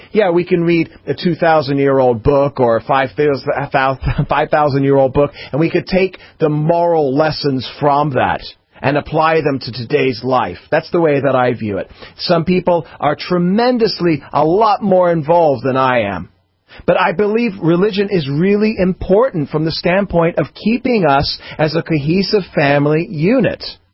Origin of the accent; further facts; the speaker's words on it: England, United Kingdom; now in United States; I'm not an Orthodox Jew. I was raised in England, and I went to an Orthodox synagogue because that was the one that we had to go